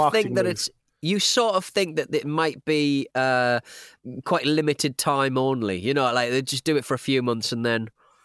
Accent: Leeds, Yorkshire and the Humber, United Kingdom; growing up in Leeds in the late 80s, we used to play football on the street, banging the ball against the end terrace house.

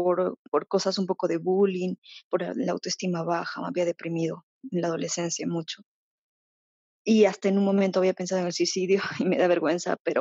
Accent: Peru; Yo soy de Perú.

